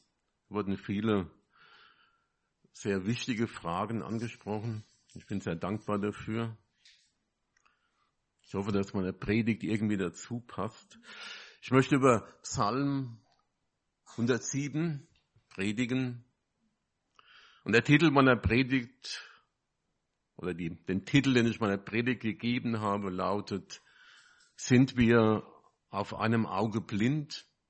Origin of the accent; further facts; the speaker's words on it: Großzimmern, Hesse, Germany; Ich glaube doch, ein paar kenne ich nicht. Ich komme aus Großzimmern, bin Rentner, war Erzieher von Beruf. Gehe in die landeskirchliche Gemeinschaft in der Ramstadt und bin Prädikant der evangelischen Kirche.